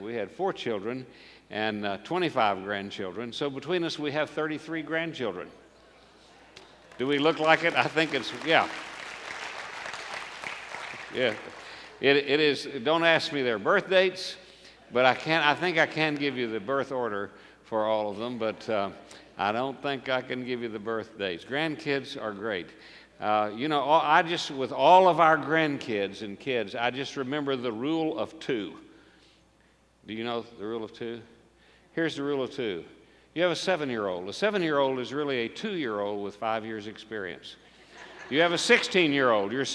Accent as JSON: {"language": "English", "town": "Kansas City", "region": "Missouri", "country": "United States", "tie": "born or raised there", "said": "I grew up in Kansas City, went to Northeast High School and Junior High School and Gladstone Grade School."}